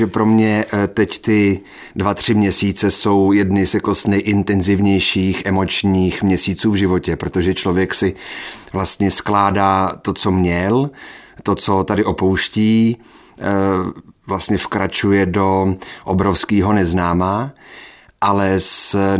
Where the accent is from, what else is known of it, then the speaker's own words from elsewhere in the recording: Jablonné v Podještědí, Liberec Region, Czechia; z Jablonného v Podještědí